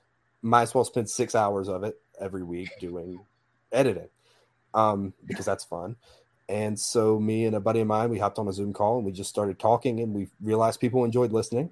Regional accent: Alabama, United States; I'm from Alabama, so we're kind of required by law.

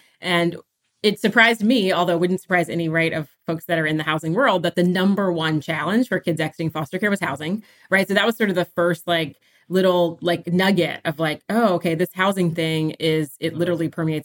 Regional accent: Virginia, United States; I'm a Virginia girl, so born and raised in Virginia. And then I moved to Pennsylvania and did my master's in Pennsylvania.

